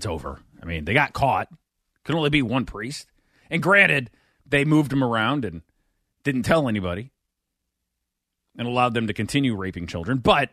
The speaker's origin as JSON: {"language": "English", "town": "Belleville", "region": "Illinois", "country": "United States", "tie": "born or raised there", "said": "In fact, in my hometown of Belleville, Illinois, one priest who was known as a pederast was moved to a church next to a grade school."}